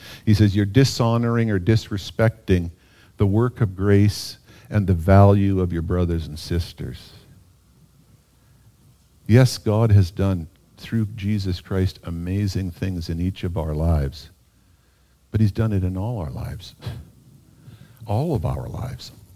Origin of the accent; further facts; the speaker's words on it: Western Canada, Canada; I'm from Western Canada and you're from Quebec.